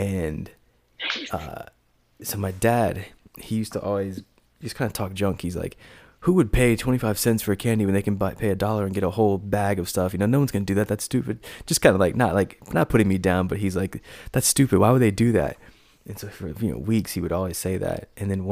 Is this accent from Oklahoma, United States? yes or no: no; Durham, North Carolina, United States; I grew up in Durham.